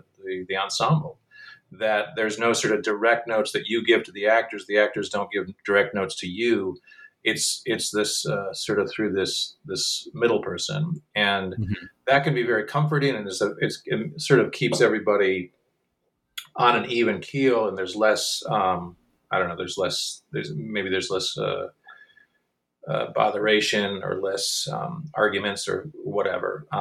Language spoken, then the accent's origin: English; Michigan, United States; now in Chicago, United States; Well, I'm from Michigan, and most of the company is from the Midwest.